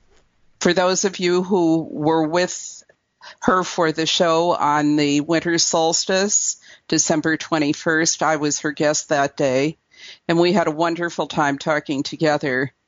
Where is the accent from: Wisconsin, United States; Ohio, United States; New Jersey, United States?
New Jersey, United States; Newark; I am of Welsh heritage, although if you go back far enough, my ancestors lived very close to the earth and in ways that were not very different from the ways that the Native people did in this country. I grew up in a 1.5-room apartment in Newark, New Jersey.